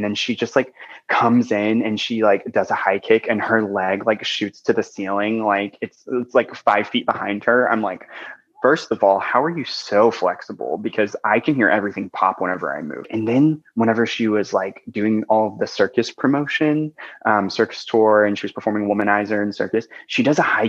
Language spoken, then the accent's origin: English; Arkansas, United States; I'm from Arkansas. No, I'm from Arkansas. I know country music